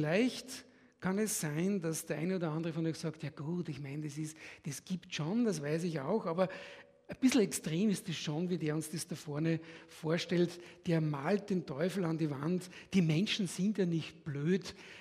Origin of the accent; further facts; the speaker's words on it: Austria; das sage ich jetzt so ganz frech als Österreicher